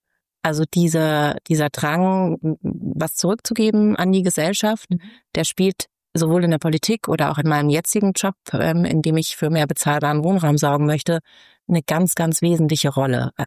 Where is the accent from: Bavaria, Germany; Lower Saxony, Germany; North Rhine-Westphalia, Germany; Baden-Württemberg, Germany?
Bavaria, Germany; Munich; Und die sind bei mir schlichtweg als Münchner Kindl hier in München.